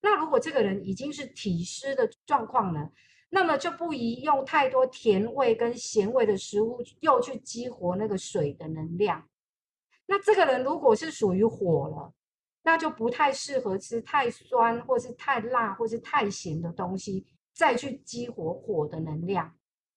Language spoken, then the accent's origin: Chinese; Taiwan; 在我们台湾这边看中医